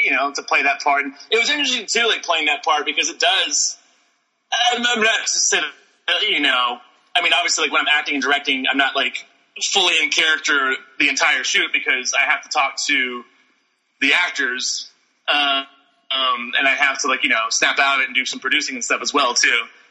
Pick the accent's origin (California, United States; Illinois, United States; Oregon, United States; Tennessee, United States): Tennessee, United States; Memphis; so we shot that movie in Memphis, and I'm from Memphis originally